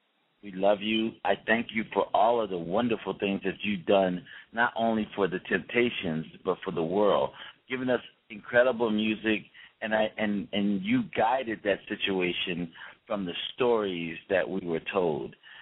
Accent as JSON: {"language": "English", "town": "Philadelphia", "region": "Pennsylvania", "country": "United States", "lives_now": "Palm Springs, United States", "said": "Yeah, well, I'm from Philly, but I live in Palm Springs."}